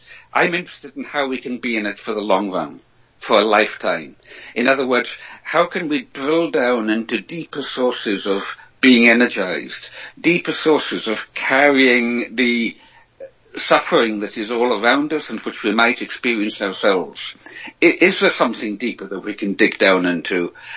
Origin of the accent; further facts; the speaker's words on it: Scotland, United Kingdom; I was raised in the Isle of Lewis in Scotland's Outer Hebrides